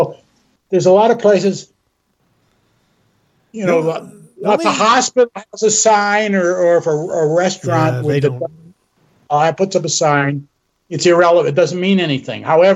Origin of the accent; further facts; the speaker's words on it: Chicago, Illinois, United States; born there; also born or lived in Milwaukee; now in Los Angeles, United States; Okay, look, I was born in Chicago, did many years in Milwaukee.